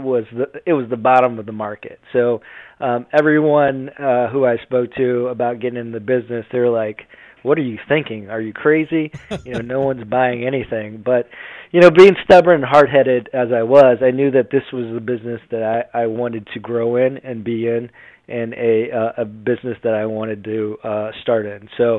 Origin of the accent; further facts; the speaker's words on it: Leesburg, Florida, United States; growing up in a small town, Leesburg, or a small county in Orlando.